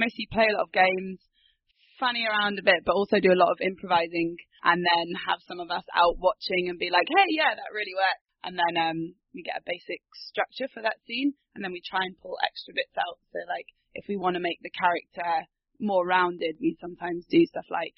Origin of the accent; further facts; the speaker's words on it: London, United Kingdom; also born or lived in Manchester; I'm also born and raised in London. That's it. I've lived in Manchester for a little while.